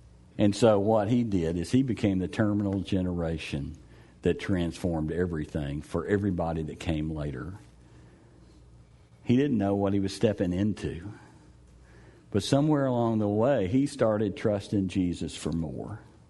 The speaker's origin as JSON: {"language": "English", "region": "Texas", "country": "United States", "said": "I'm from Texas. I know these things."}